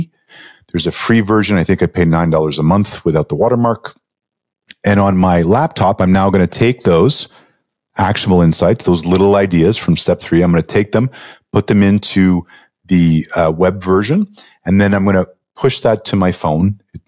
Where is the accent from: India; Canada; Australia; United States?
Canada; I'm originally Canadian